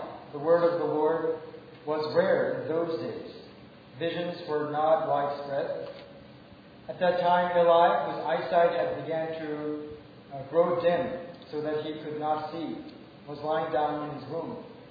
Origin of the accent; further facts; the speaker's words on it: Westchester, New York, United States; I came here to the States when I was at church 14. And I grew up in Westchester, New York, in the suburbs of New York City.